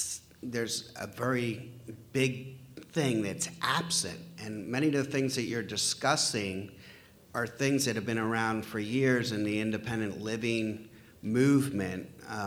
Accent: Philadelphia, Pennsylvania, United States; I'm from Philadelphia, and I work at a large center for independent living.

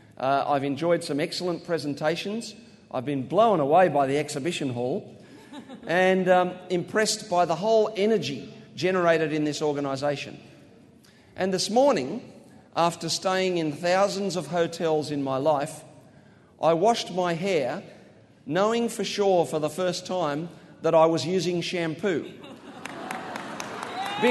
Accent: Australia; accent: Australian; because I hope that the jokes are still clear in my weird Aussie accent.

